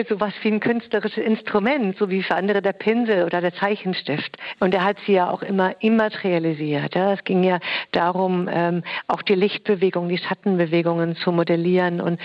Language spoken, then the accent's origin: German; Göttingen, Lower Saxony, Germany; ich als ganz junge Frau im Studium in Göttingen, meiner Heimatstadt, bei einem Ausstellungsaufbau mitgeholfen habe